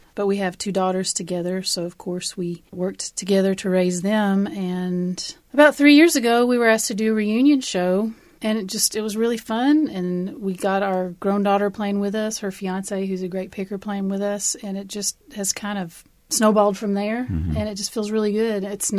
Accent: Appalachia, United States; Well, I think that's something that you don't fully realize until you start to travel and work outside the region.

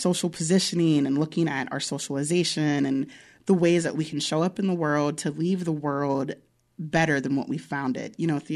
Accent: Bel Air, Maryland, United States; not too far from where I grew up in Bel Air, Maryland

